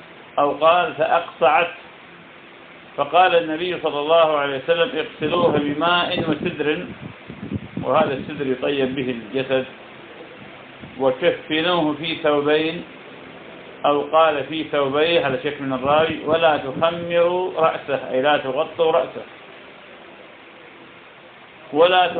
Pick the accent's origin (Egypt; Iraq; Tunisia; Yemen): Iraq; يعني في بلدنا العراق الناس بفضل الله تعالى تبذل في هذا وغيره